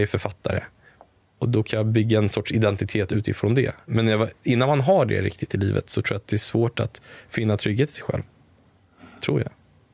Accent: Stockholm, Stockholm County, Sweden; jag tror att jag växte upp i Lappis då, Lappersberget. Men när jag var 6 år så flyttade jag till Gärdet, Östermalm. Och gick i Östermalmsskolan och Gärdeskolan. Och jag och mina syskon var väl i stort sett de enda som hade liksom utländsk bakgrund

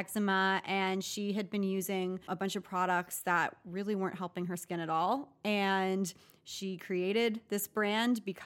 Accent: Texas, United States; Like, I'm from Texas. I want to meet her.

